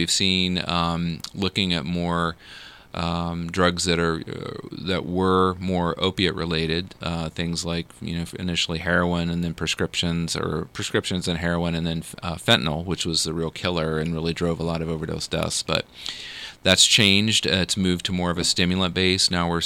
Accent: Ohio, United States; now in Marion, United States; I'm not from Marion originally. I grew up in Southern Ohio, and I have enjoyed being here because there are elements of this that do feel like home to me.

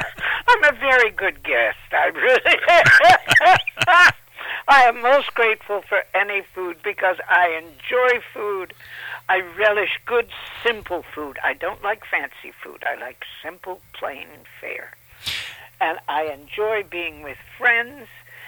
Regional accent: Los Angeles, California, United States; also born or lived in El Paso, Texas; I grew up in Los Angeles. My family moved there in the 30s during the Depression. And we came from Texas, from El Paso.

